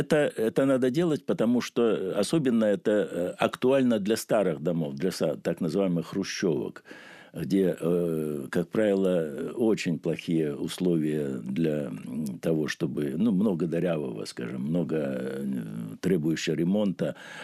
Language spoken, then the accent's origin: Russian; Belarus; Вот я, например, я сам белорус